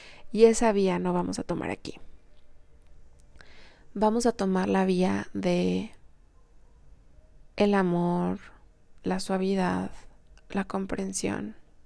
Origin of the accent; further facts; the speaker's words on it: Mexico; ¿Acaso soy mexicana? ¿Eso soy?